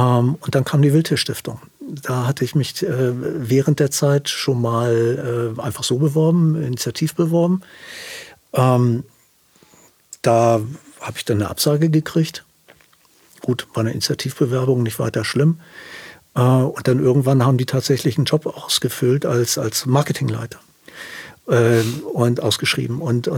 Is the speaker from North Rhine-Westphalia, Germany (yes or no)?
no; Hamburg, Germany; ich bin im Süden von Hamburg groß geworden und hatte immer einen wahnsinnigen Naturbezug.